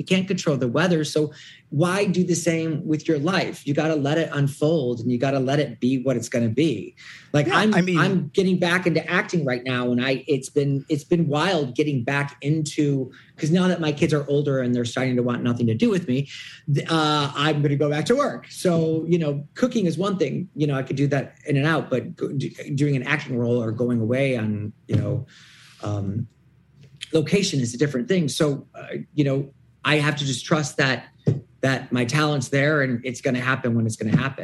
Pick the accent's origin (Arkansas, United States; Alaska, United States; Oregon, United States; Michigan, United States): Michigan, United States; Detroit; Detroit, Michigan.